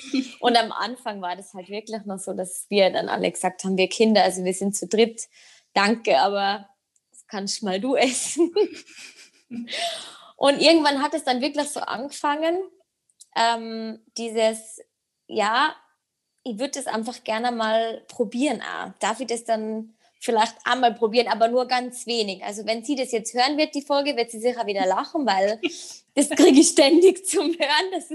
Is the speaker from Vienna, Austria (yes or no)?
no; Tyrol, Austria; now in Salzburg, Austria; Bin Österreicherin, wie man hört, wohne jetzt schon seit 6 Jahren in Salzburg, komme aber ursprünglich aus Tirol, der Dialekt ist geblieben. Und genau, bin 27